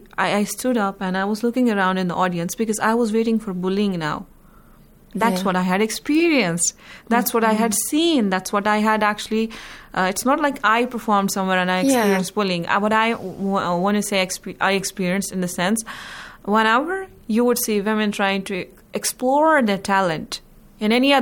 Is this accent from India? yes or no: yes; India; since I come from India